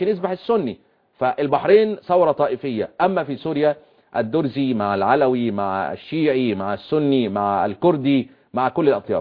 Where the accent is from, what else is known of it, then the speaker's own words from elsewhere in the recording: Bahrain; انا مواطن بحريني